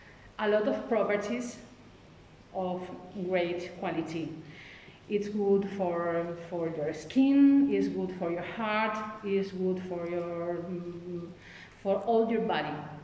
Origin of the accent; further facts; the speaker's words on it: Spain; English is a second language; I would like to begin saying that I'm from Spain, and here we have one of the best diets in the world